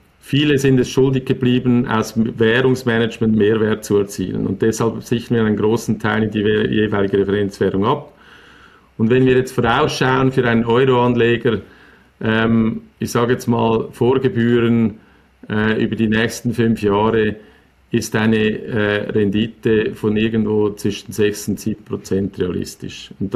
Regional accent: Switzerland; Ich als Schweizer

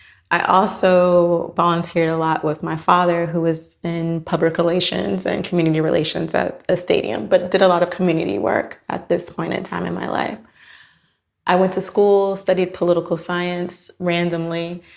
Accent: Miami, Florida, United States; I am from Miami, Florida. I'm an African-American woman.

